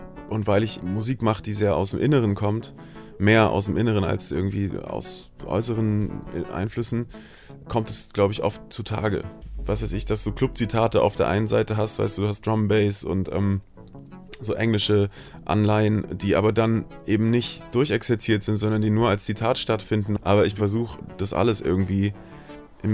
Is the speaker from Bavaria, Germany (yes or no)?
no; Reutlingen, Baden-Württemberg, Germany; Also meine Jugend in Reutlingen war definitiv geprägt von diesem ganzen sozialen, brennpunktartigen Milieu.